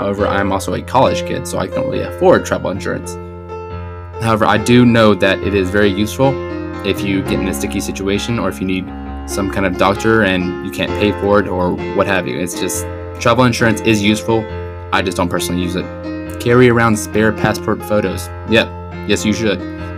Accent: United States; Like, I'm from America, I love shorts.

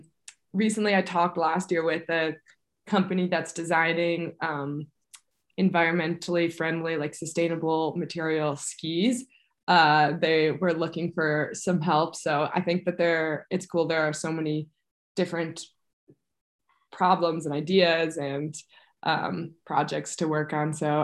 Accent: Buffalo, New York, United States; they used to call me … just because it was funny that I was from Buffalo, because no one's really from there in the ski world.

